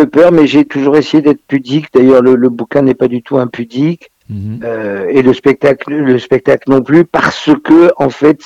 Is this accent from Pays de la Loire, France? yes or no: no; Nice, Provence-Alpes-Côte d'Azur, France; now in Paris, France; Après j'ai grandi à Nice surtout, qui est ma base de référence en fait, c'est quand même la ville de Nice, même si maintenant je suis à Paris depuis de nombreuses années.